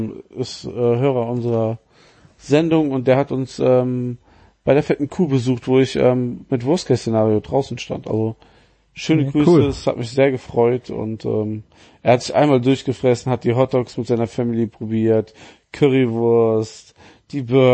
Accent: Wuppertal, North Rhine-Westphalia, Germany; Und ich komme ja eigentlich aus Wuppertal, da hatten wir super leckeres Wasser.

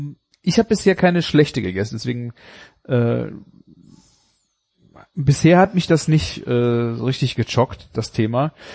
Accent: Germany; Leerer Darm, also die Wursthülle, die wir als Deutsche, wo wir unsere Wurst reinmachen, die wird halt gewickelt um Spieße.

